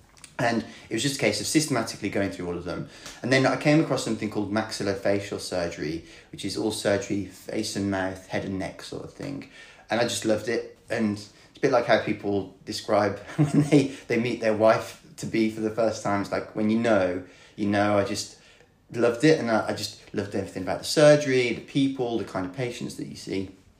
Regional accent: Birmingham, West Midlands, United Kingdom; accent: Birmingham; also born or lived in Belgium; And I suppose I say I'm from Birmingham. I've grown up, kind of, I've lived in Belgium.

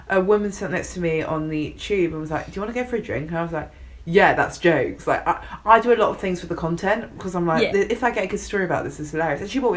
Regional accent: London, United Kingdom; because I grew up in London. I still live in London.

